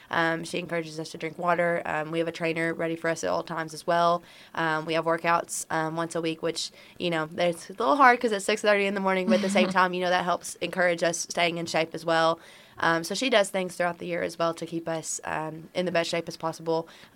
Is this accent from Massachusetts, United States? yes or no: no; Jonesboro, Arkansas, United States; it's probably a little bit easier for me because I'm from Jonesboro, but she's from Benton, so it might be a little bit harder.